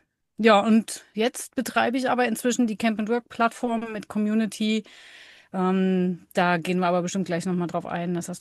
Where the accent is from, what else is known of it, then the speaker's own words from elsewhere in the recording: Dresden, Saxony, Germany; Ich komme ursprünglich aus Dresden, bin jetzt seit Anfang 2017 im Camper unterwegs, meistens Vollzeit, habe seitdem aber auch keine eigene Base mehr